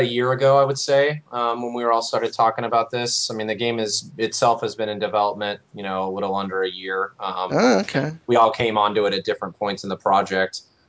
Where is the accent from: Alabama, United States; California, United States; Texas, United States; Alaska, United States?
Texas, United States; certainly for us growing up in Texas, it was in every elementary school I've ever heard of.